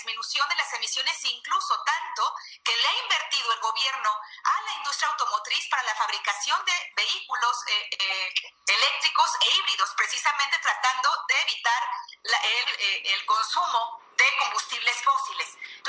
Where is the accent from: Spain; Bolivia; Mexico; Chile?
Mexico; Guanajuato; yo soy del estado de Guanajuato.